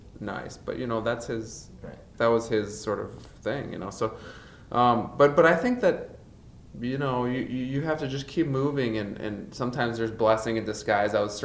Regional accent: Chicago, Illinois, United States; Chicago. I grew up in Chicago.

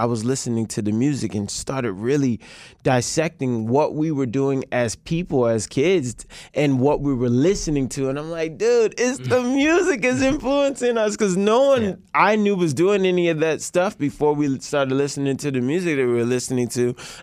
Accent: Baltimore, Maryland, United States; also born or lived in Montgomery County; now in Washington, United States; I spent a lot of time growing up in Baltimore and Montgomery County, actually. And then I came out to D.C. to do music-related things

